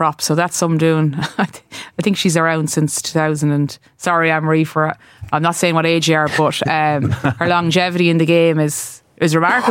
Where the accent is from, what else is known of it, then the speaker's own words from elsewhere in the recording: Leinster, Ireland; like, I'm from Laois.